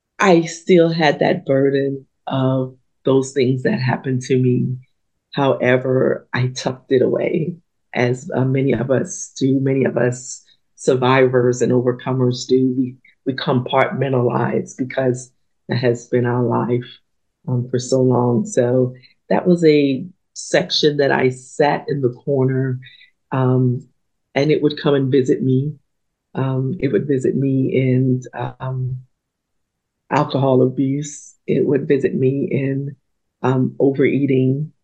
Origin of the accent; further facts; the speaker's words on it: Philadelphia, Pennsylvania, United States; also born or lived in Antigua; My story starts as a little girl. I grew up in Philadelphia. I was born actually in Antigua in the West Indies. But I grew up in Philadelphia, and my upbringing, I could say, was one of chaos.